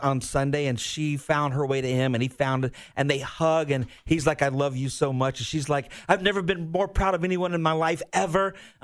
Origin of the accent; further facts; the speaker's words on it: Sandersville, Georgia, United States; now in Jacksonville, United States; Yeah, until I moved to Jacksonville, I lived in a little town in Georgia called Sandersville. And my dad had, we lived on a dairy farm and my dad was a hunter.